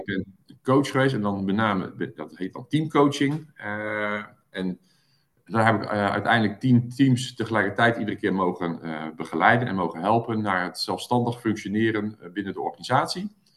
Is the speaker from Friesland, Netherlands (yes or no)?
no; Zoetermeer, South Holland, Netherlands; Ik kom uit Zoetermeer, woon in Zoetermeer, woon in Amsterdam.